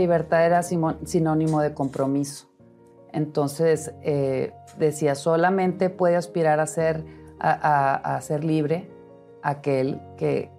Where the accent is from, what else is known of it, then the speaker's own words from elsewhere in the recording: Culiacán, Sinaloa, Mexico; Bueno, yo nací en Culiacán, Sinaloa. Entonces, allá en el campestre de Culiacán, nos íbamos con mi papá.